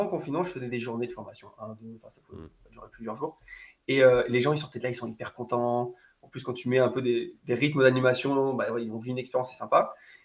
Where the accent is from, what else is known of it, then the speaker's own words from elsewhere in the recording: south-east France, France; accent: southeastern French; je dis top, j'ai l'accent du sud-est.